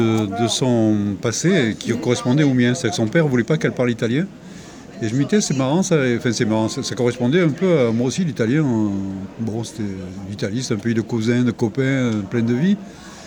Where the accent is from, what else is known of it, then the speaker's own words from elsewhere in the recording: France; Mais voilà, je suis française.